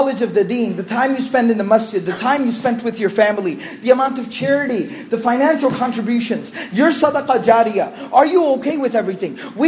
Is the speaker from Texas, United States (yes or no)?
yes; Dallas, Texas, United States; I was born and raised here in the Dallas area.